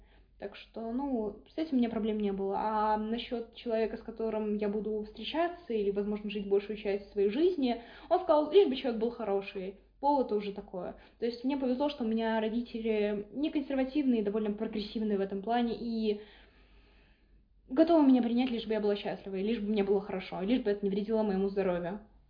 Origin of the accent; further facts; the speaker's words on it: Minsk, Belarus; я сама из Беларуси, я из Минска